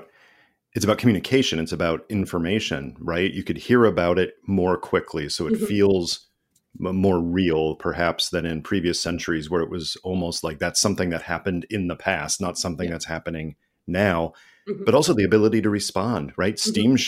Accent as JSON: {"language": "English", "country": "United States", "said": "at least for me as an American, it mm-hmm. never occurred to me that there wasn't the American Red Cross"}